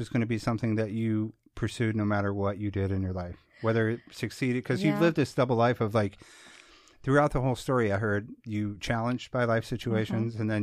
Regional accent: Virginia, United States; also born or lived in Utah; Yeah, I grew up in Virginia.

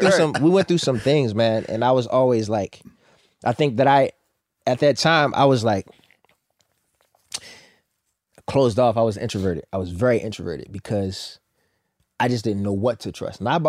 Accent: Baltimore, Maryland, United States; accent: Baltimore; moved away; also born or lived in New Jersey; When I first moved up there, because you know my accent not as heavy as it used to be, but Baltimore accent heavy.

